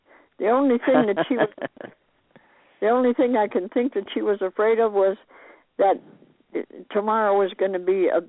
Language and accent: English; Montana, United States; born there; We lived on the prairie. I was born in Montana. We lived on the prairie.